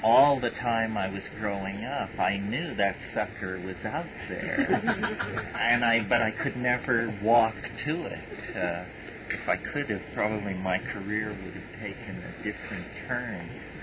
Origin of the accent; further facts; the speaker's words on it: Colorado, United States; and I grew up in Western Colorado, where there is a lot of exposed sedimentary rock, and some of it has dinosaurs pressed into it.